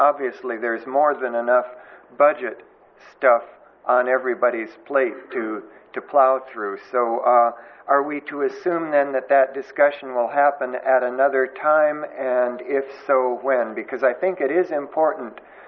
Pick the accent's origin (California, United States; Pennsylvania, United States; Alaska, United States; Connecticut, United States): California, United States; Atascadero; not from Los Osos. I'm from Atascadero.